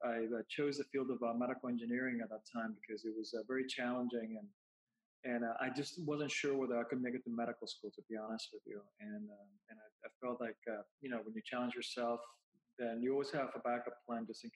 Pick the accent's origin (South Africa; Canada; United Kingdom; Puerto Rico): Puerto Rico; English is a second language; I'm from Puerto Rico originally, so English was, you know, quite challenging to begin with.